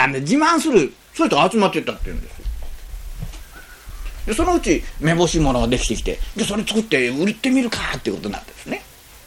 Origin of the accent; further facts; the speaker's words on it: Shikoku, Japan; born there; 私もね、あの、四国に生まれましたけどね、